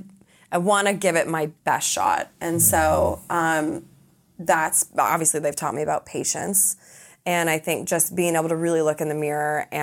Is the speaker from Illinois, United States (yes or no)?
yes; Chicago, Illinois, United States; also born or lived in Colorado; I mean, obviously it fell into my lap at 17, but I grew up in Chicago and Colorado.